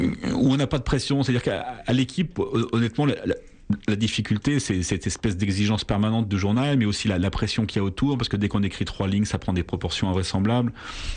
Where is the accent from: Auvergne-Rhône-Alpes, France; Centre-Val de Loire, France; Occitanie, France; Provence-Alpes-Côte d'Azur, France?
Auvergne-Rhône-Alpes, France; Bourg-en-Bresse; Je sais que chez moi, à Bourg-en-Bresse, il y a un golf semi-municipal